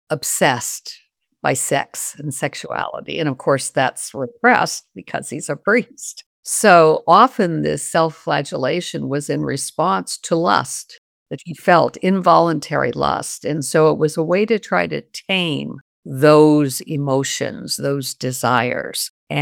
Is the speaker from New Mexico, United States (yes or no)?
yes; New Mexico, United States; I grew up in New Mexico. That's where my family came after they left Spain.